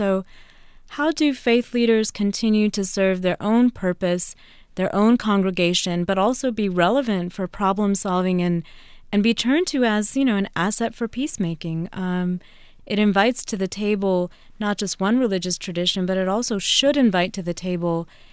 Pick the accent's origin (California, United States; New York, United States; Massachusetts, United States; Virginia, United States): Virginia, United States; I grew up in the Northern Virginia and D.C. area